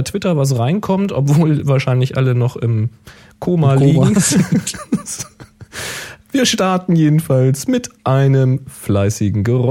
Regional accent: Hamburg, Germany; born there; now in Northeim, Germany; Ich bin jedenfalls in Hamburg geboren, wohne jetzt aber hier in der Nähe von Göttingen. Nordheim.

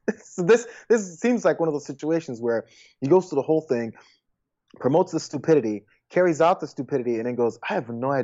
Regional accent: United States; I'm an American. I have the freedom to shoot myself in the face

